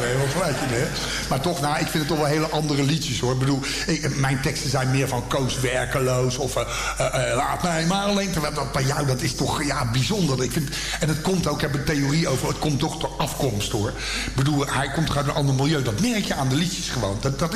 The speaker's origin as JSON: {"language": "Dutch", "town": "The Hague", "region": "South Holland", "country": "Netherlands", "tie": "born or raised there", "said": "want het was bij ons in Schilderswijk precies hetzelfde."}